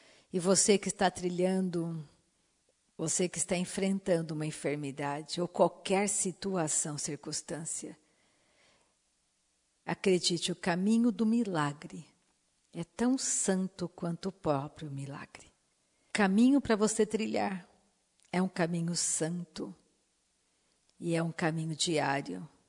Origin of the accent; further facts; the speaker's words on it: Brazil; born there; Momentaneamente estamos como brasileiros na nação brasileira, nascemos no Brasil.